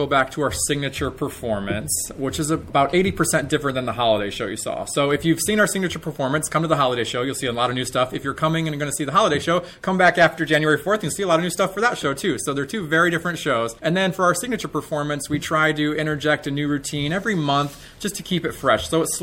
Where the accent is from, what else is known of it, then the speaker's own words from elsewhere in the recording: Michigan, United States; We both started when we were about 6 or 7 years old. We're both from Michigan.